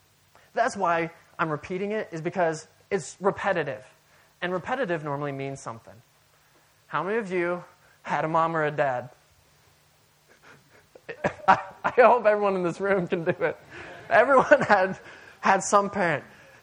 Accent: Amsterdam, North Holland, Netherlands; Yeah, I'm also from Amsterdam.

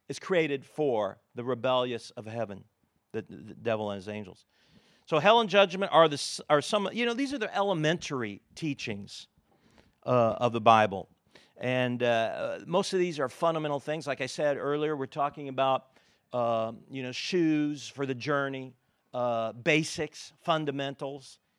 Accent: United States; because I'm from America, we're the masters of fast food, right, and high cholesterol and other kinds of ugly things.

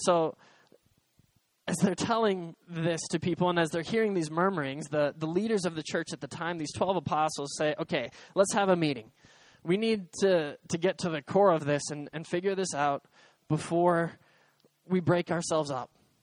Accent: United States; I'm an American. And I'll admit, Americans don't know everything, and Americans can't do everything in the world.

